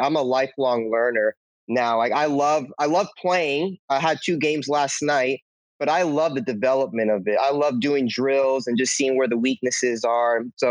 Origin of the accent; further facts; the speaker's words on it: Puerto Rico; Well, I'm from Puerto Rico.